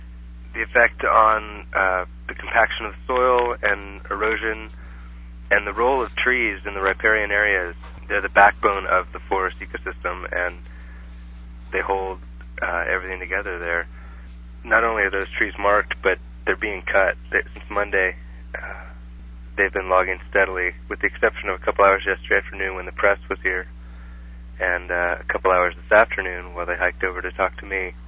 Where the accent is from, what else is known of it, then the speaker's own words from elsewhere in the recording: Pebble Beach, California, United States; born there; I was born right here in the Monterey area. I was born in Pebble Beach Community Hospital, actually.